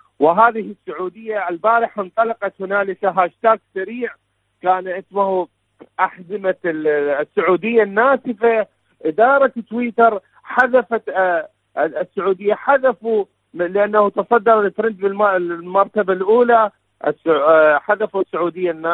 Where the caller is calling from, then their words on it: Iraq; من العراق.